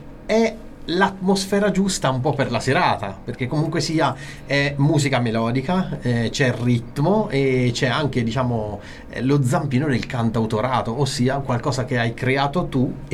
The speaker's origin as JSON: {"language": "Italian", "town": "Perugia", "region": "Umbria", "country": "Italy", "said": "siamo dei Perugia."}